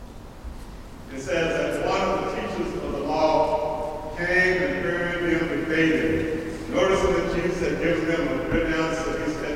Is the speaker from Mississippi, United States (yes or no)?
yes; Mississippi, United States; As a young person growing up in Mississippi, I didn't have a basketball